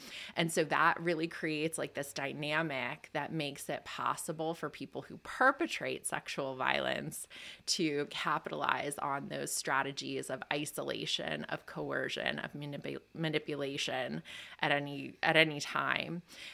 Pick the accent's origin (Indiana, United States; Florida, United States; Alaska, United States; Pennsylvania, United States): Pennsylvania, United States; So I grew up in Lebanon County. I was born here.